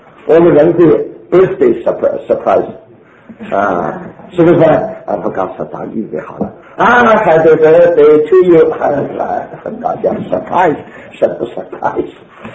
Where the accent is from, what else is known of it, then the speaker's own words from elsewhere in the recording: China; 我说我们中国人说那个人呢醉死了都不认拿一壶酒钱